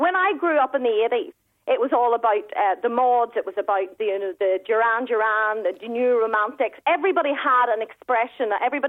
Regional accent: Northern Ireland, United Kingdom; When I grew up in Northern Ireland

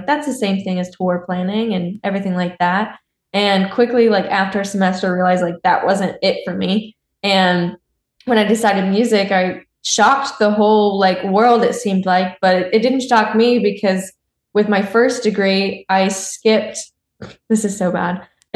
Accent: Lafayette, Indiana, United States; No, I was actually still home in Indiana, where I was born and raised in Lafayette. Big music kind of scene there, actually.

